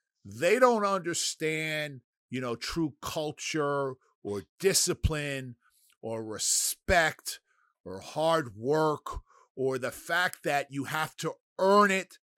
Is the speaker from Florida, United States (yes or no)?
no; New York, United States; Now, listen, I grew up in New York.